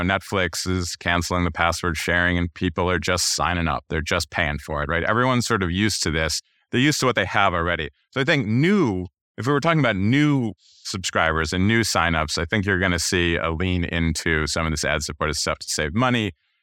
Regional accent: Syracuse, New York, United States; now in New York City, United States; So I was like, all right, I live in New York City and I'm from Syracuse.

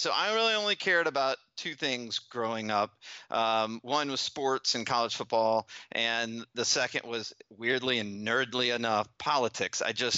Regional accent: Alabama, United States; Listen, I grew up in Alabama, and I was one of the first generations of ADD kids.

